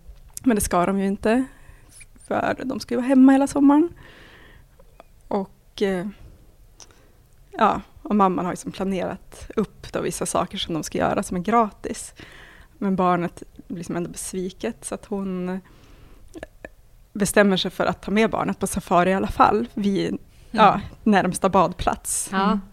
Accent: Umeå, Västerbotten County, Sweden; Ja, jag kommer från Umeå, eller en by utanför.

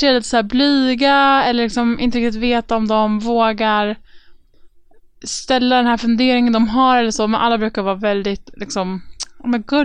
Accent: Stockholm, Stockholm County, Sweden; I Örnsberg i Stockholm.

